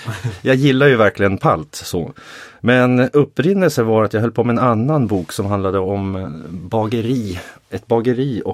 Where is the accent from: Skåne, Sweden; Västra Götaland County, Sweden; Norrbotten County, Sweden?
Norrbotten County, Sweden; Piteå; jag kom ju från Piteå ursprungligen.